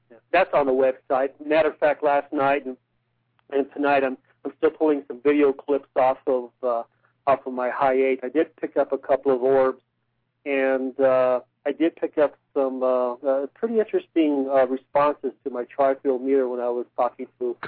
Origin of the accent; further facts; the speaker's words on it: Safford, Arizona, United States; Hey, I tell you what, my fellow Arizonaites, I was born in Stafford.